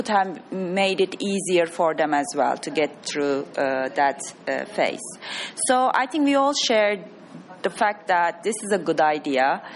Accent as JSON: {"language": "English", "country": "Turkey", "said": "I come from originally from Turkey"}